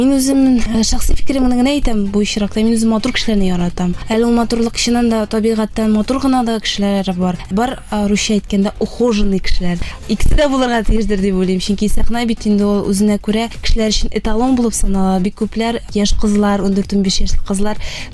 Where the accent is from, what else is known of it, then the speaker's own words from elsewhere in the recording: Almetyevsk, Tatarstan, Russia; born there; Әлмәт районы. Мин Әлмәттән үзем туыстым.